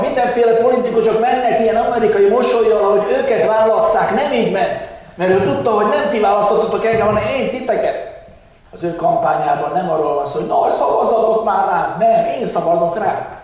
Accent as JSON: {"language": "Hungarian", "town": "Nagytarcsa", "region": "Pest", "country": "Hungary", "tie": "born there", "said": "Nagy Tartsán egy csodálatos vadászkartészerű épületben születtem, ott a helyszínen, akkor még nem voltak ilyen születő üzemek."}